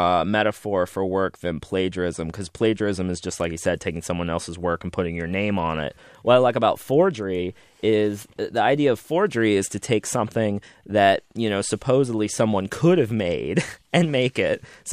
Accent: Austin, Texas, United States; people ask me all the time because they hear I'm from Austin and they get very excited, like, oh, Austin, that's supposed to be this like happening place.

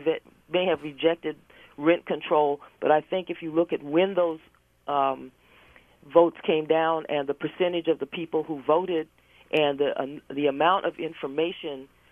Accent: Berkeley, California, United States; I'm from Berkeley.

